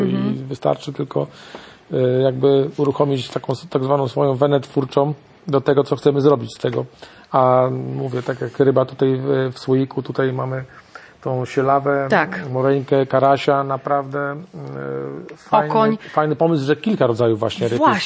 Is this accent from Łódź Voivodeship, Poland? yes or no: no; Lębork, Pomeranian Voivodeship, Poland; No niestety, jestem z Lęborka